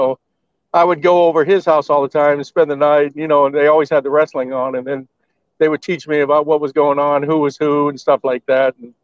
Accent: Houston, Texas, United States; also born or lived in Chicago; Well, I grew up in I was born in Chicago, but I grew up in Houston, Texas. And I used to watch Houston wrestling with Paul Bosch Promotions and stuff like that.

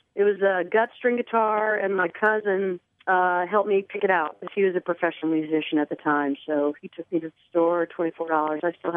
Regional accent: Georgia, United States; also born or lived in Connecticut; And I was born in Connecticut, but moved to Georgia with my family when I was a little girl. My parents are from Ohio, so mm-hmm. I don't have an accent or anything really

